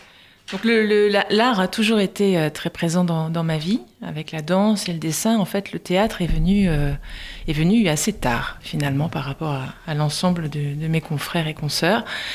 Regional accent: Nice, Provence-Alpes-Côte d'Azur, France; à mon retour à Nice, puisque je suis niçoise d'origine, j'ai fait un stop and go et je suis repartie directement sur la capitale

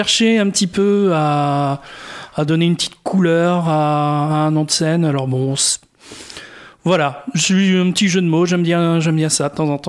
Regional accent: Saintes, Nouvelle-Aquitaine, France; also born or lived in Toulouse; En fait, je suis originaire de Saintes.

